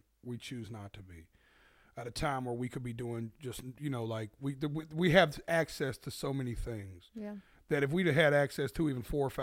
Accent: the South, United States; But I'm from the South. I can joke like that.

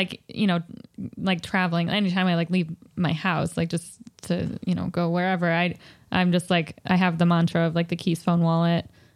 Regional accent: East Coast, United States; now in San Francisco, United States; I've been in San Francisco for 5 years, but I'm kind of getting that itch to move somewhere. And I'm from the East Coast, but I like it out here.

